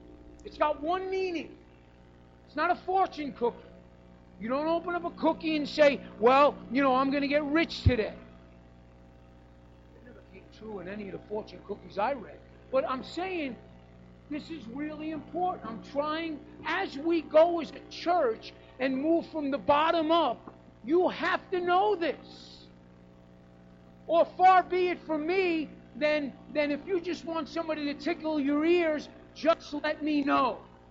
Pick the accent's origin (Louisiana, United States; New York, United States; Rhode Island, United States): New York, United States; I'm from New York. I like to talk.